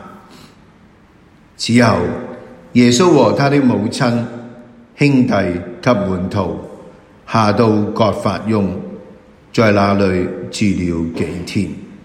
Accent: China; 我們中國人呢時時說除舊更新

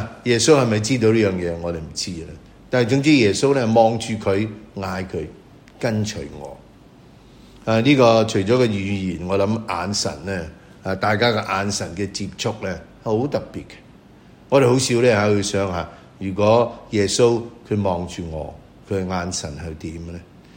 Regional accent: China; 就像我们中国人称呼叫走狗的人

